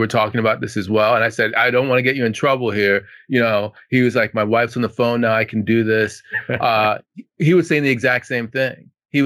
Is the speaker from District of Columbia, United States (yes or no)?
yes; Washington, District of Columbia, United States; The Georgetown metro station, I'm from Washington, D.C., doesn't exist.